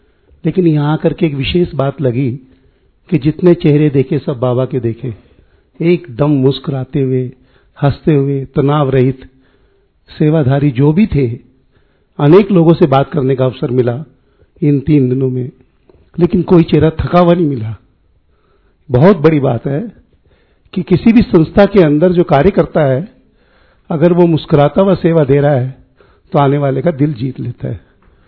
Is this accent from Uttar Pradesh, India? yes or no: no; Delhi, India; मैं दिल्ली से आया हूँ.